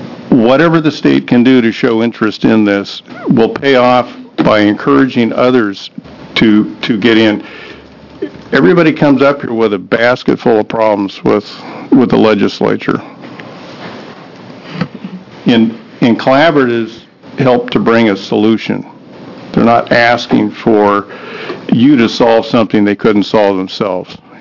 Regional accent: Coos Bay, Oregon, United States; I live in Lakeview, born and raised in Coos Bay, and a lifelong Oregonian.

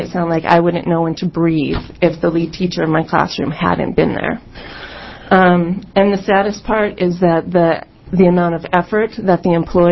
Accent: Portland, Oregon, United States; I'm from Portland, Oregon.

